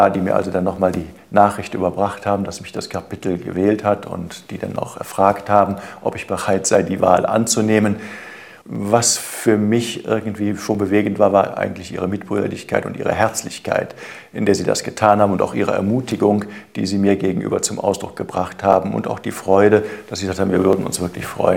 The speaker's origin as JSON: {"language": "German", "town": "Cologne", "region": "North Rhine-Westphalia", "country": "Germany", "tie": "born or raised there", "said": "Ich bin zwar in Köln geboren und darüber bin ich froh und stolz. Ich bin gerne Kölner und auch mit ganzem Herzen Kölner. Aber für einen richtigen waschechten Kölner dann doch wahrscheinlich auch wieder ein Immi. Meine Eltern kommen aus dem Ermland, aus Frauenburg"}